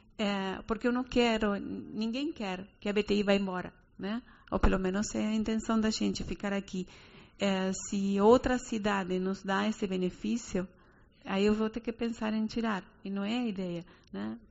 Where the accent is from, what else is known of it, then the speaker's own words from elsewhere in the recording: Buenos Aires, Argentina; Portuguese is a second language; now in Uruguaiana, Brazil; e eu que sou de Buenos Aires.